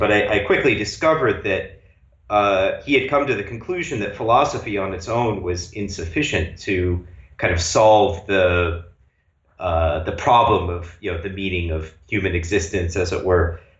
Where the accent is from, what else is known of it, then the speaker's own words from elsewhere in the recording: New York, United States; moved away as an adult; also born or lived in Ann Arbor, Michigan / India; now in Budapest, Hungary; And I'm American. I grew up in New York, and then I was living in Ann Arbor, Michigan for many years before I eventually moved to India to do first ITP and then later Arctos.